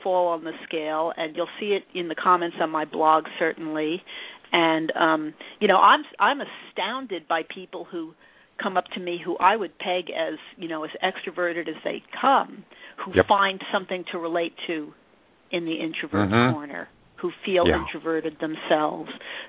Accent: New York City, New York, United States; now in Texas, United States; By the way, I moved from New York City to Texas. So for me, New York City is let it all hang out.

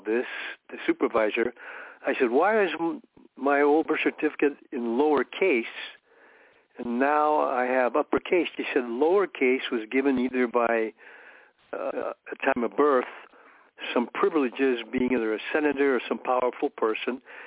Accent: New York City, New York, United States; born there; And so New York City. I was born in New York City.

